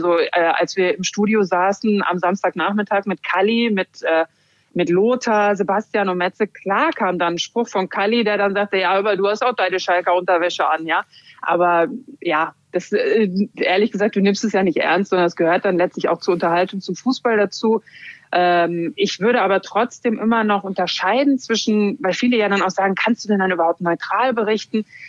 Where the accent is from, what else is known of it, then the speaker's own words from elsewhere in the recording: North Rhine-Westphalia, Germany; 11 Jahre in Köln verbracht. Also NRW so grob und speziell fühle ich mich einfach, ja, komme aus dem Ruhrgebiet. Das ist meine Heimat.